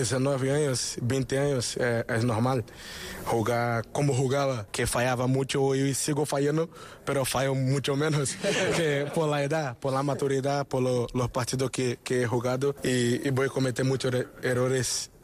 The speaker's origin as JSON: {"language": "Spanish", "country": "Brazil", "second_language": "Spanish", "moved": "as an adult", "said": "Salí de Brasil con 18 años y no había terminado toda la cantera, ¿no?"}